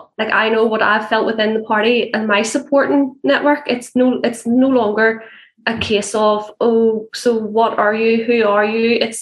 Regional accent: Belfast, Northern Ireland, United Kingdom; Actually, I was different. I grew up on the Shankill Road.

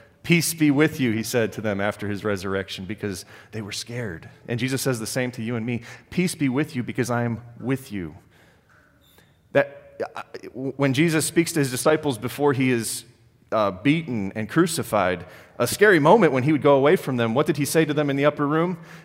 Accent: Oklahoma, United States; They lived in Minnesota. I grew up in Oklahoma.

